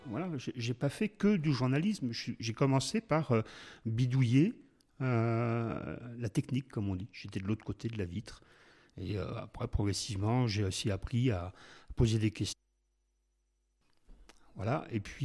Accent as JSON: {"language": "French", "town": "Toulouse", "region": "Occitanie", "country": "France", "said": "ce qui était un peu plus court quand on vient de Toulouse, quoi."}